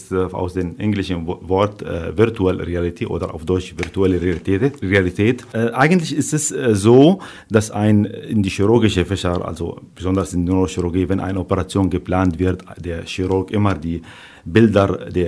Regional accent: Syria; now in Germany; Ich bin seit 2008 hier in Barbara Klinik tätig, überhaupt in Deutschland seit 2008. Ich komme ursprünglich aus Syrien

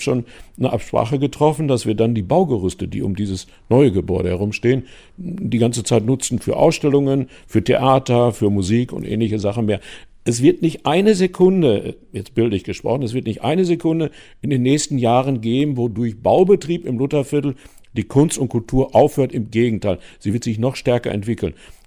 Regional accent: Lower Saxony, Germany; born there; now in Bockum-Hövel, Germany; Ich bin ja geboren in Niedersachsen auf einem Dorf mit 7 Häusern.

